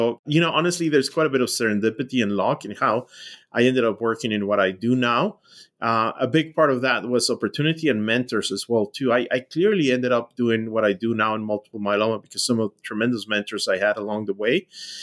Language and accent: English; Mexico; I grew up in Mexico, and I decided I want to go into medicine.